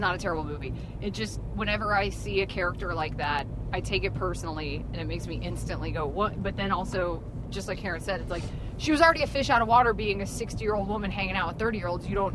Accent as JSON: {"language": "English", "region": "Southern US", "country": "United States", "tie": "born or raised there", "said": "We had Showbiz in my hood. I grew up in the South."}